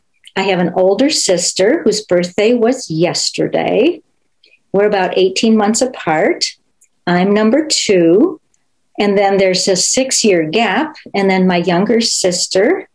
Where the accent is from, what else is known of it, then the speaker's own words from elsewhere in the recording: Arcade, New York, United States; And that little town is called Arcade, New York. And that is what I consider my hometown. We moved there in the summer after I turned 6 years old.